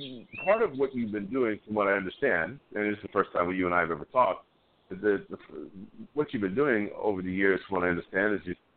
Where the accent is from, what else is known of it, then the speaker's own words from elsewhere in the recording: New York, United States; I had the good fortune of growing up in New York, and so High Times wasn't hidden from our magazine racks, you know, when I was growing up, like it has been in other places.